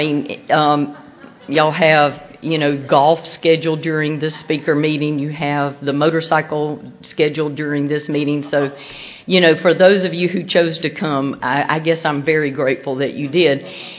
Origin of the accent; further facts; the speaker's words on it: Macon, Georgia, United States; born there; I was born in Macon, Georgia.